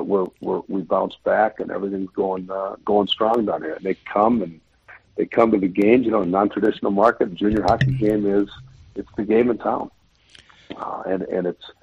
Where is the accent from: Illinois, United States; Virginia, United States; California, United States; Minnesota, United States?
Minnesota, United States; You know, I grew up in Minnesota, and kids get a chance.